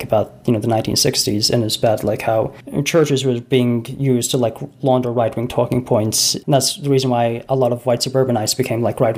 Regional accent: New Zealand; this is very striking to me growing up in New Zealand

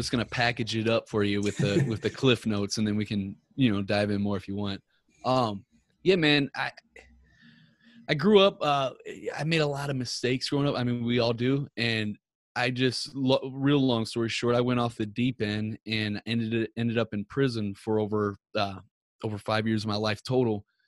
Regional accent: Ferguson, Missouri, United States; I'm from Ferguson, Missouri. And I'm like, dude, my neighborhood ain't nearly as bad as what this media is putting out to be or whatnot.

